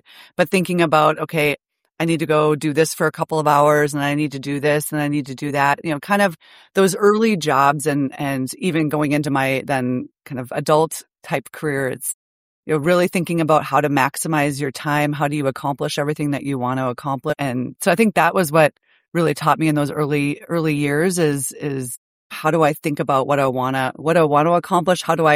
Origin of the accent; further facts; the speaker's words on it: Fargo, North Dakota, United States; So I grew up in Fargo, North Dakota, and my dad worked for the USDA, so the Department of Agriculture, in agricultural research and specifically sunflowers.